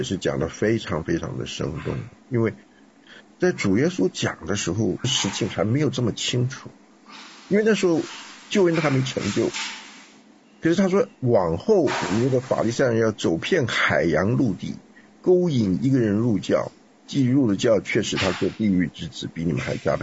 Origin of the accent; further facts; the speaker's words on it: China; 那我们就是在这样一个撒旦的巢穴，跟做工最成功的一个市场，叫做中国。我们在这里边长大了